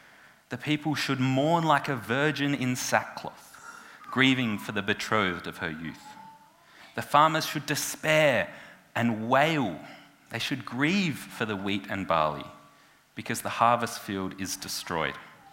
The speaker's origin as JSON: {"language": "English", "town": "Birdwood", "region": "South Australia", "country": "Australia", "tie": "born or raised there", "said": "I grew up in Birdwood, just a bit to the north, in the northern hills, and there's quite a lot of farming land out there."}